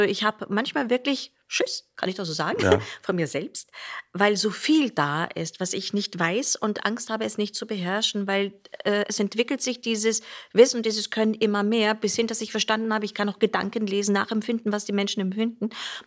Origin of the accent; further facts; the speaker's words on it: Nuremberg, Bavaria, Germany; in Nürnberg damals, meine Heimatstadt